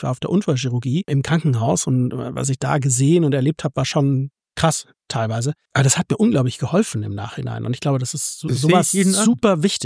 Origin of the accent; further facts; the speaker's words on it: Hamburg, Germany; ich habe im Jahr 2000 Zivildienst gemacht und ich bin in Hamburg zur Schule gegangen und mein Zivi habe ich in Stuttgart gemacht. So einmal 700 Kilometer weit weg.